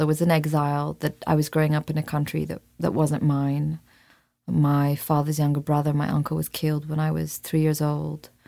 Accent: Syria; Growing up in Syria, no.

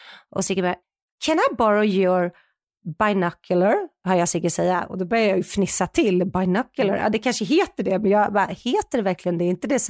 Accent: Sweden; Nej men vi var ju så tappade, för vi är ju svenskar. Vi fattar ju inte att man kan sitta öppet och röka på en konsert.

